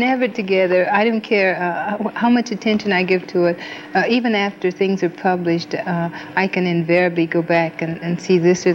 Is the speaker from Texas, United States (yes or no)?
no; Toledo, Ohio, United States; I grew up in Toledo